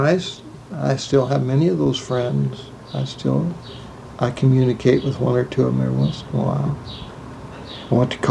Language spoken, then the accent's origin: English; Tempe, Arizona, United States; But growing up in Tempe was unique because it was a small town.